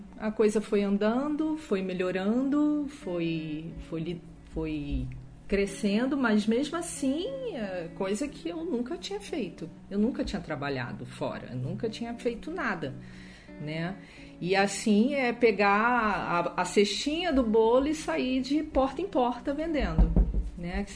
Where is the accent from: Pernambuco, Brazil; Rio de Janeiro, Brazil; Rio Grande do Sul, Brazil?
Rio de Janeiro, Brazil; moved away as an adult; now in São Paulo, Brazil; Tenho 55 anos, sou carioca, morava no Rio de Janeiro e viemos para São Paulo tem 18 anos.